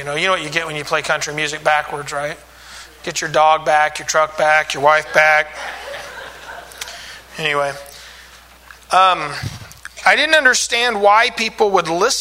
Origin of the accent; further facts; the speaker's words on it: Kansas, United States; Now, I grew up in Kansas, and I grew up in a preacher's home.